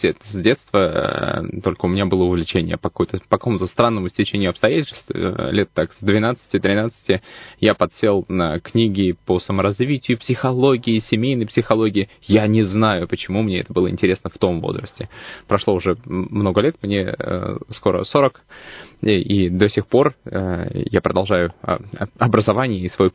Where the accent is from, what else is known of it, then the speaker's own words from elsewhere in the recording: Kazan, Tatarstan, Russia; Я из Татарстана, из города. Родился я в городе Казань. Родители у меня военные. Нас штормило по стране, как и всех военных в те времена, от одного города в другой, и в Иркутске я сел в возрасте 8 лет. С 8 лет живу в Иркутске